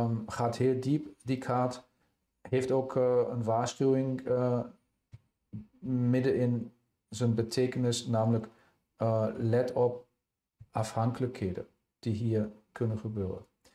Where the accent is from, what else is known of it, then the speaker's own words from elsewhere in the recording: Germany; Und ich würde als Deutscher, übrigens muss ich ganz ernst sagen, also die Hauptstadt meiden.